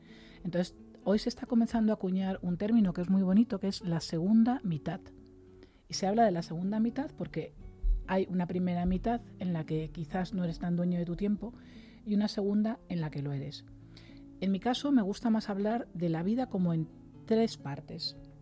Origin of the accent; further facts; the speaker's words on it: Spain; los españoles destacamos, por ejemplo, en innovación por nuestra capacidad de improvisar.